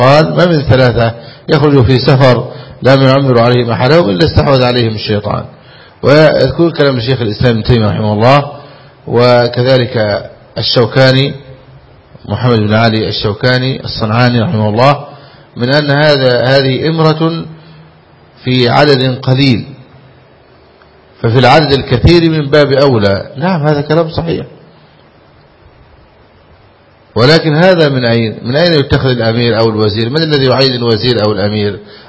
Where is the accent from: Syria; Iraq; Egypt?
Egypt; كما عندنا في مصر